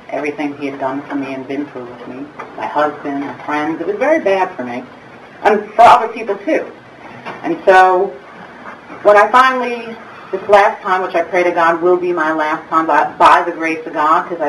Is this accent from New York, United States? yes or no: yes; Brooklyn, New York, United States; You know, when I talk about my home, and when we grew up in Brooklyn, my biological father was, well, he was in a different type of regular business.